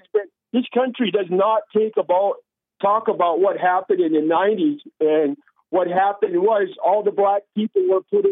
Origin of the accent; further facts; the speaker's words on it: Minnesota, United States; moved away as an adult; I came from Minnesota, and when I graduated from college, I had a business degree. I couldn't get a job for 10 years, so I moved out of Minnesota. I came out to the West Coast. I've been out here ever since